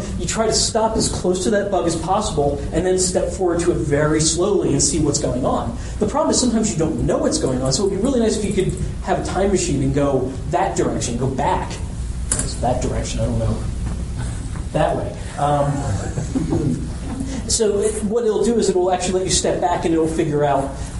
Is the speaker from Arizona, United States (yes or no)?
no; Charlotte, North Carolina, United States; I'm from Charlotte. I was actually very surprised to find how far away this place was from where I was coming.